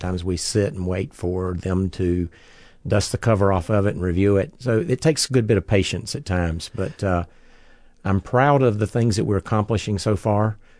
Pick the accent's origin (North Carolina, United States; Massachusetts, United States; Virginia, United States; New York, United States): North Carolina, United States; Charlotte; Well, I was born in the suburban area of Charlotte, North Carolina. Grew up there.